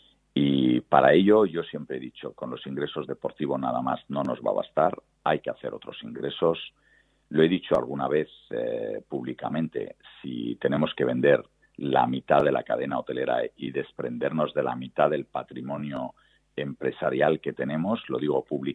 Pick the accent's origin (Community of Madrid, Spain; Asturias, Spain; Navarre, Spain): Asturias, Spain; now in Málaga, Spain; mis hijos han nacido en el Carlos Haya, me siento malagueño de ADN, aunque soy asturiano, y malagueño 100% de adopción